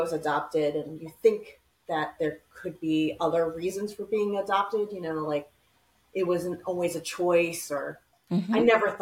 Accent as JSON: {"language": "English", "region": "Maryland", "country": "United States", "tie": "born or raised there", "also_born_or_lived": "Santiago, Chile", "said": "I was born in Santiago, Chile in the late 70s during the dictatorship of Pinochet, but adopted by 7.5 months by a Jewish white family and was raised in Maryland."}